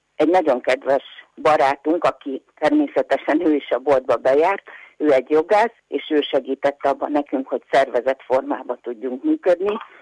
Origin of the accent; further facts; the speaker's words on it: Szalonna, Borsod-Abaúj-Zemplén, Hungary; now in Kozd, Hungary; Igazából én egy borsodi kis településen születtem, és ott is nőttem föl Szalonnán. Aztán 20 éves korunkban a férjemmel fölköltöztünk szerencsét próbálni Budapestre